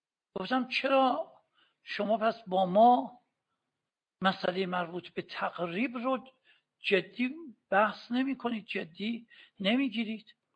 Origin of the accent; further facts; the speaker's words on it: Iran; آقا تا فهمید ما ایرانی هستیم بدترین ناسزاها رو نثار من کرد